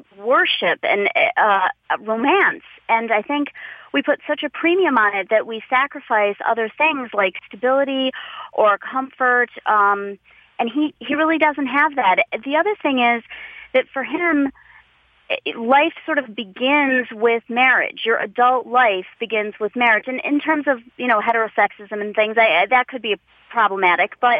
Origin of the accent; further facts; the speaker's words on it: United States; I'm an Indian American woman, born and raised in America.